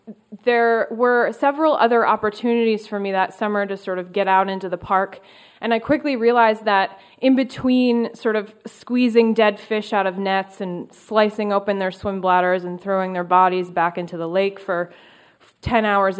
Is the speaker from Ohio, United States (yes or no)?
no; New York, United States; And so, mind you, Alexis is from Michigan, and I am from New York, neither of which have grizzly bear populations.